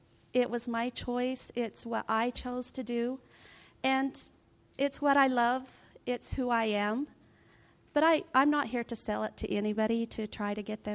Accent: Hilldale, Utah, United States; I was born and raised in Hilldale, Utah.

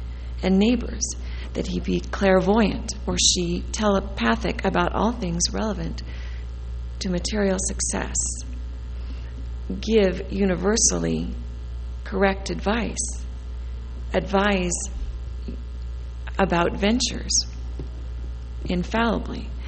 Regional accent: Indianapolis, Indiana, United States; One space as a Mormon girl against the world, growing up in Protestant Indianapolis.

